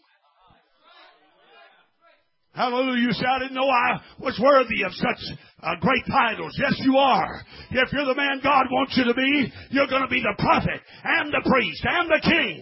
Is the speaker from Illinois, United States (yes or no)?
no; Missouri, United States; You know, they used to ask on Camel X in St. Louis when I was raised in Missouri